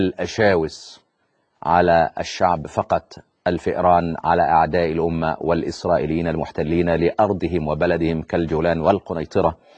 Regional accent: Egypt; الذي قام بطرد السفير السوري عندنا في مصر منذ 3 أيام

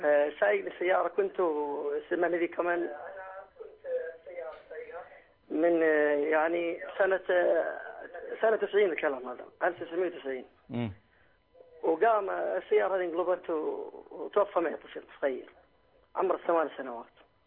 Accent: Sudan; أنا من السودان الصالح.

